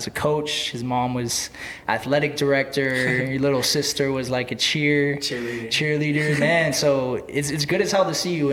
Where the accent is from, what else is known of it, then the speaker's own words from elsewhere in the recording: West Covina, California, United States; He is a dancer and choreographer out of West Covina, California, which is my hometown.